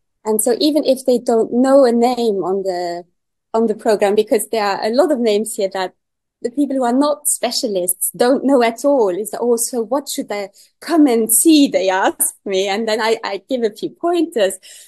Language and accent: English; Luxembourg; now in London, United Kingdom; I was hiding in London, but I am from Luxembourg originally.